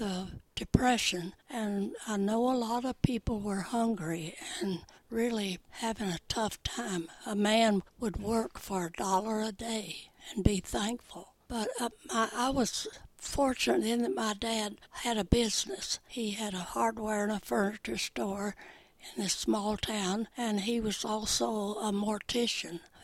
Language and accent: English; Blue Ridge, Georgia, United States; now in Windsor, United States; Well, at that time, it was very nice. A small town right on the Tennessee-North Carolina line.